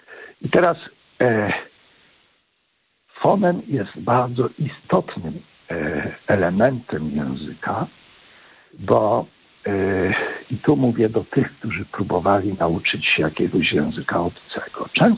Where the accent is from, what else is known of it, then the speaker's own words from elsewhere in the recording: Silesian Voivodeship, Poland; moja ojcowizna, moja rodzinna wieś jest, dzisiaj mówią na Śląsku